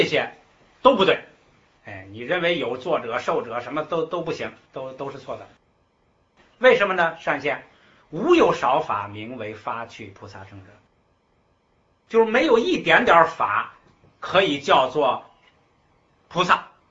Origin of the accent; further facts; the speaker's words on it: China; 我们中国人好简，把四个字简成两个字